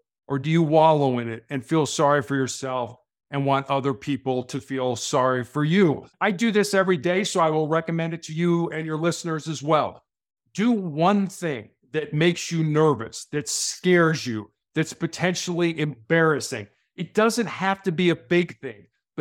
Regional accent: Chicago, Illinois, United States; When I was growing up in Chicago and playing basketball, I had a friend in the conference by the name of Isaiah Thomas, who played for Bobby Knight at Indiana.

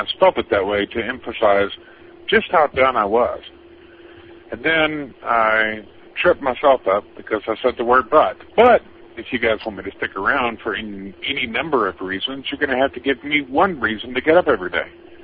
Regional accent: Houston, Texas, United States; because I grew up in Houston, there are 27 bayous in the city of Houston.

